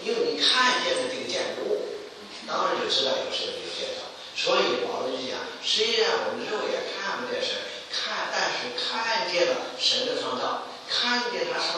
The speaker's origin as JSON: {"language": "Chinese", "country": "China", "said": "你看我们中国人是说什么疼极乎凉，穷极乎丁"}